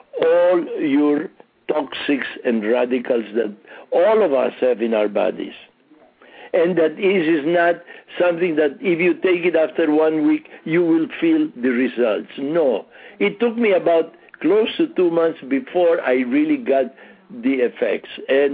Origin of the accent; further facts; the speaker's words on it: Philippines; I'm fairly well known in the Philippine community. I'm a Filipino.